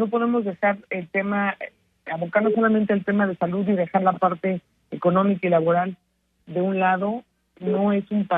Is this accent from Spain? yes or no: no; Mexico; siento que es una gran prueba como mexicanos de realmente ver si vamos a hacer equipo